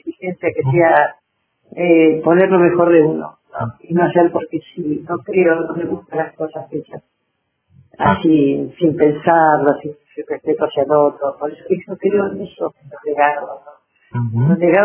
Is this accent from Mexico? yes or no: no; Argentina; Somos nostálgicos los argentinos.